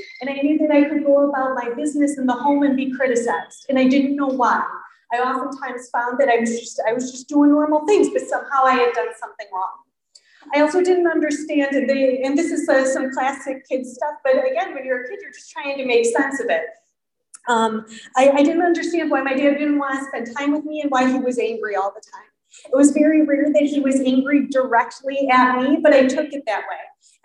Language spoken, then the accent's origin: English; Midwest, United States; now in Melville, United States; You can probably hear that I am a Midwesterner. How did I come to be in Melville, New York on this auspicious evening with these sick beats?